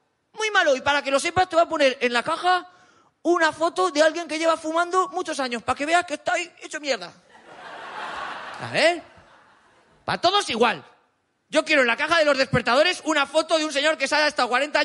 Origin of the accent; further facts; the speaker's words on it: Aragon, Spain; Cuando actúo por Cataluña, a veces tengo que explicar que vengo de Aragón, tengo que explicar qué es Aragón